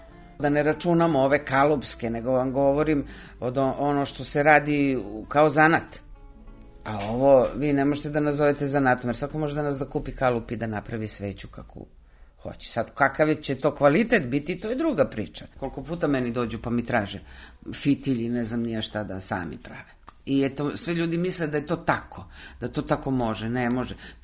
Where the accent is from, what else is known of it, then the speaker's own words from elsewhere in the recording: Belgrade, Serbia; ja sam Beograđanka.